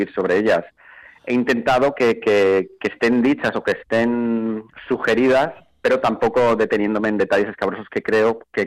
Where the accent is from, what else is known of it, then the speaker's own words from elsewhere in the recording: Majadahonda, Community of Madrid, Spain; De Majadahonda. Mi infancia fue en Majadahonda hasta los 18 años y toda mi niñez y todos los recuerdos que yo tengo de donde crecí fue en Majadahonda